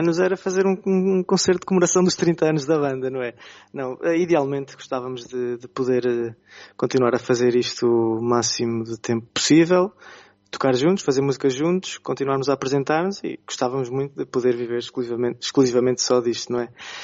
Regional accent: Ílhavo, Aveiro, Portugal; Nós, que somos aqui de Ilhavo, ainda mais ouvimos, ainda mais sentimos essa influência

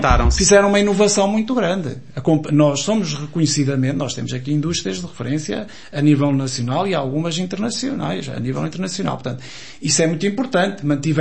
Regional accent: Aveiro, Portugal; Eu, como aveirense...

